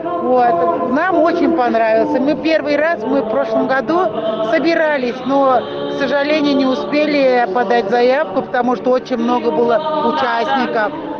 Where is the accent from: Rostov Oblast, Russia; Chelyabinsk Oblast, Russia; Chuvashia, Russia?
Chuvashia, Russia; Мы из Чувашской Республики.